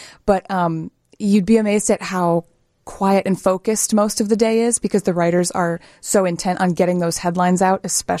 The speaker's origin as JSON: {"language": "English", "town": "LaGrange", "region": "Illinois", "country": "United States", "tie": "born or raised there", "said": "Sure. I am a native of the Chicago suburbs. I grew up in LaGrange, Illinois."}